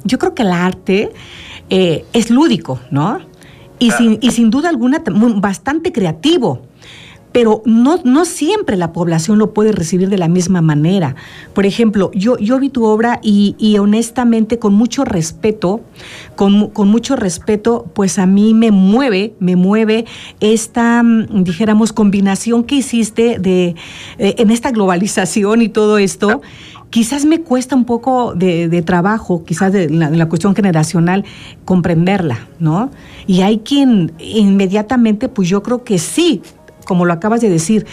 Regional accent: Mexico; en mi caso, que me identifica como mexicana

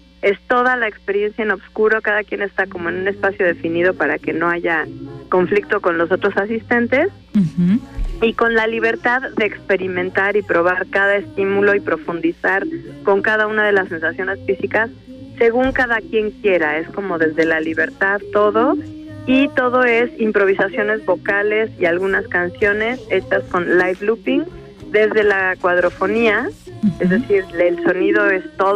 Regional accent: Cuernavaca, Morelos, Mexico; Es realmente como una, pues es bien bonito porque yo soy de Cuernavaca, entonces es muy chido poder como regresar a casa

